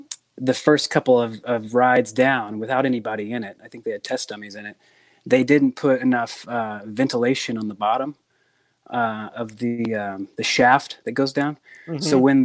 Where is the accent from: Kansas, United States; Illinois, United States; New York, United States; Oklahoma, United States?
Oklahoma, United States; they sent me a frog from Oklahoma because I was from Oklahoma.